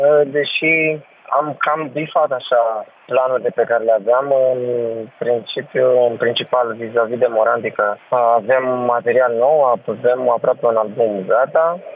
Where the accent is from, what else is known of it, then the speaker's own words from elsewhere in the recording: Romania; suntem români și plecăm de aici